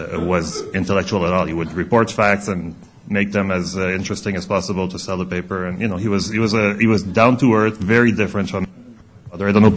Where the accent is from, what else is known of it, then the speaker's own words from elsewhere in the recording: Montreal, Quebec, Canada; But, you know, I'm from Montreal.